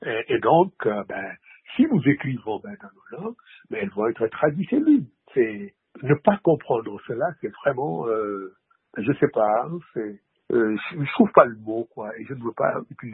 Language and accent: French; Senegal; first language Wolof; French is a second language; Mais les Africains, c'est comme ça. On écrit dans sa langue, qui est, dans mon cas, ma langue maternelle, c'est le Wolof, et c'est traduit.